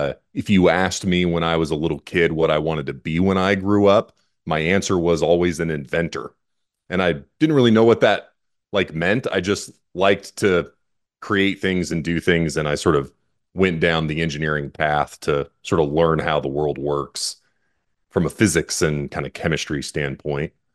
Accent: Pacific Northwest, United States; I did not grow up in Houston or in Texas. I grew up in the Pacific Northwest. Grew up in a small paper mill town.

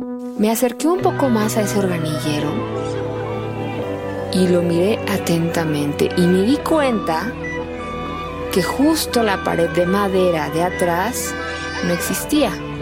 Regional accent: Guadalajara, Jalisco, Mexico; now in Mexico City, Mexico; Ya quiero irme a mi pueblo, tengo muchas ganas de ir a Guadalajara

